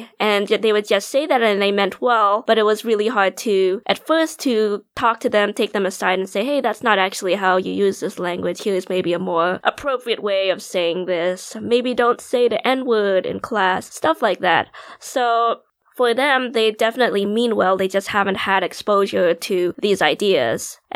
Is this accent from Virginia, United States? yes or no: no; Rhode Island, United States; now in Indiana, United States; I came from Rhode Island. I was born in Rhode Island, and there were definitely a lot more diverse perspectives and people of color where I grew up.